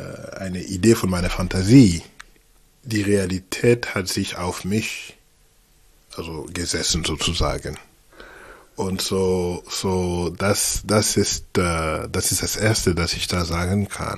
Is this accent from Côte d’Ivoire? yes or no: yes; Abidjan, Côte d’Ivoire; German is a second language; moved away as an adult; now in Basel, Switzerland; Ich bin ursprünglich aus der Elfenbeinküste. 1978 geboren in Abidjan, die größte Stadt der Elfenbeinküste, Côte d'Ivoire. Ich bin seit 2003 in Basel.